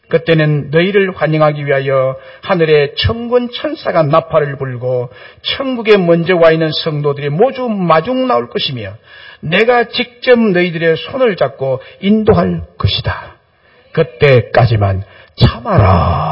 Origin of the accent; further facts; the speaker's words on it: Goseong, South Gyeongsang, South Korea; 저의 고향은 경남 고성군 거류면 언을리 1168번지입니다. 저는 그곳에서 태어나서 결혼하기까지 살았습니다.